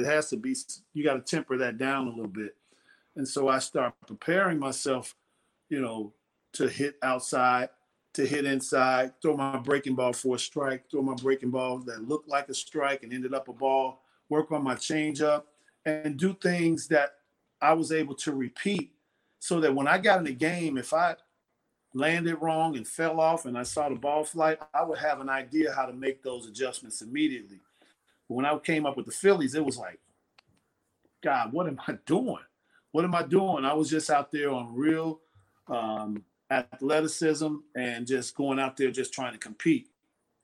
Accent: Chicago, Illinois, United States; I'm from Chicago too, so I know about them as well.

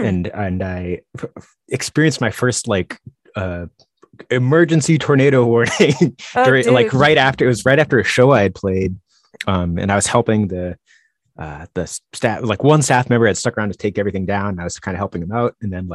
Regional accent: Northeast, United States; and I'm from the Northeast where, like you in Wisconsin, there's just like crazy blizzards all winter long

